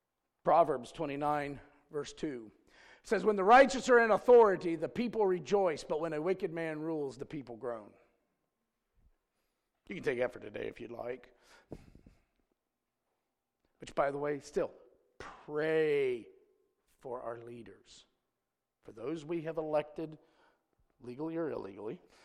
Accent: Ohio, United States; Had something to do with the fact I was from Ohio.

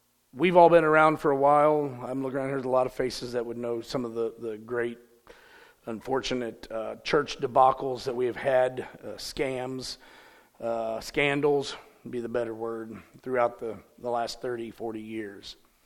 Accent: Ohio, United States; We're from Ohio.

